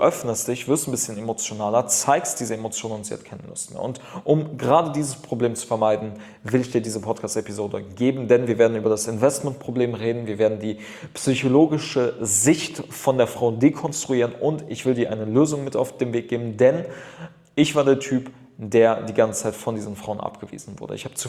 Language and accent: German; Düsseldorf, North Rhine-Westphalia, Germany; ich komme aus Düsseldorf